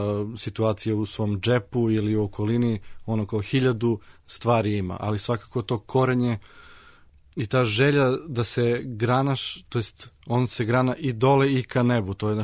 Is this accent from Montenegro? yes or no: no; Leskovac, Southern and Eastern Serbia, Serbia; Bio sam na Hisaru, to je Brdašce kod nas u Leskovcu.